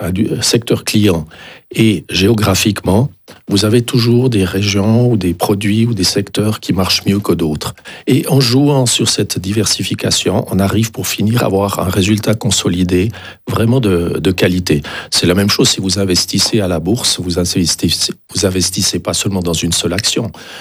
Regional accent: Le Locle, Neuchâtel, Switzerland; born there; Et je suis né au Locle, j'habite au Locle, je travaille au Locle, et le Locle est une petite ville.

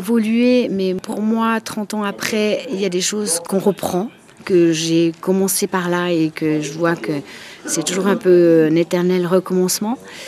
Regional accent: Valais, Switzerland; Les écoles de danse que je fréquentais en Valais, puisque je viens du Valais

